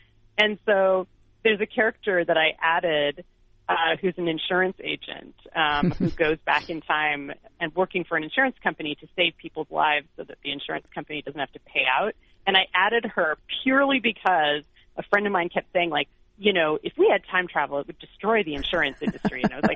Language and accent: English; Irvine, California, United States; even though I grew up in Irvine